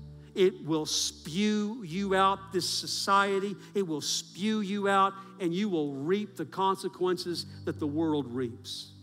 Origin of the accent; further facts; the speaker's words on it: Texas, United States; That's a West Texas term. I grew up in West Texas, and we said that all the time.